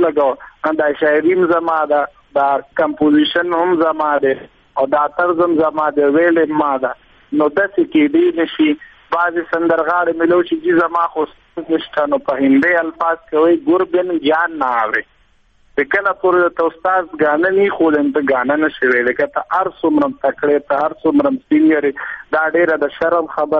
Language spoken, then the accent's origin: Pashto; Afghanistan; افغانستان خو زما کور دی زما وطن دی زه پخپل افغان یم زه پښتون یم زما ژبه پخپله ده